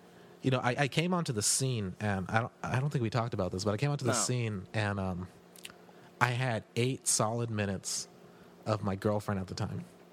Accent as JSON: {"language": "English", "town": "Los Angeles", "region": "California", "country": "United States", "tie": "born or raised there", "said": "I grew up in East L.A., but I don't speak Spanish. I don't relate to a lot of things that are going on in East L.A."}